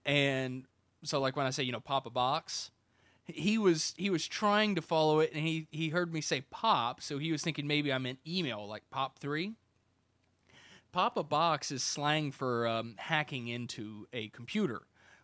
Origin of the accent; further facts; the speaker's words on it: United States; accent: hick; I'm obviously in the States, and usually, I'm mid-southern states, so I guess I've got a little bit of a hick accent going on.